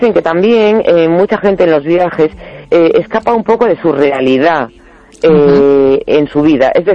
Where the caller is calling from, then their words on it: A Coruña, Galicia, Spain; de La Coruña.